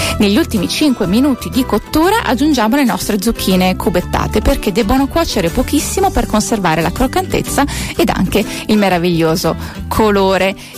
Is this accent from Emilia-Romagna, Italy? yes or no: yes; Emilia-Romagna, Italy; now in Latina, Italy; oggi siamo insieme per parlare di ricette, in questo caso della tradizione della mia terra. Oggi ho voluto portare un po' di Romagna, un po' del sole di Romagna anche qui in quel di Latina.